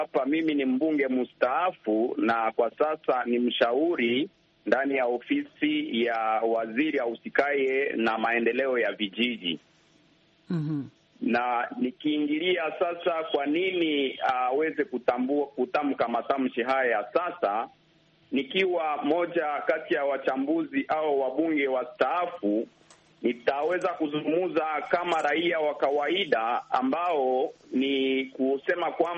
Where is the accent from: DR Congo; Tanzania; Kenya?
DR Congo; Beni, North Kivu; Na maeneo ya Beni ambako nimetokea